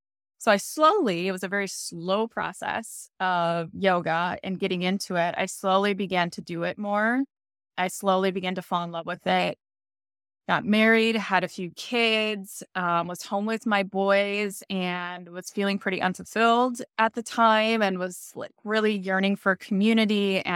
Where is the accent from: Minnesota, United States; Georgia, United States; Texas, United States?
Minnesota, United States; also born or lived in Arizona; I grew up in Minnesota. You probably hear it in my accent. But I grew up in Minnesota.